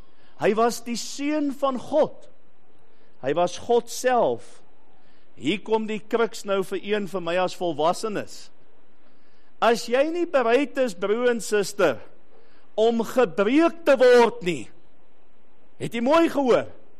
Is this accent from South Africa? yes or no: yes; Western Cape, South Africa; accent: Kaapse; ek het min gepraat op skool, want as ek gepraat het, het almal gelag. Julle kan seker dink waaroor, oor my Kaapse aksent.